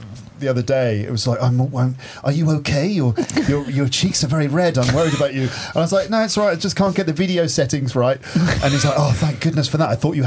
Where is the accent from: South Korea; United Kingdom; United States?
United Kingdom; England; I'm just using a webcam and I'm English.